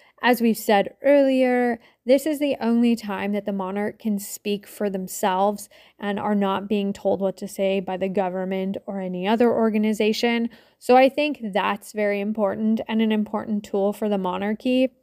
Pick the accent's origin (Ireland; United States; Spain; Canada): Canada; So as a Canadian